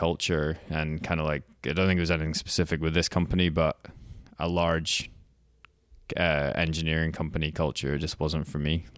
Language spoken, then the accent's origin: English; Scotland, United Kingdom; moved away as an adult; now in Canada; So I'm from Scotland originally, and I moved over to Canada. I went to university in Scotland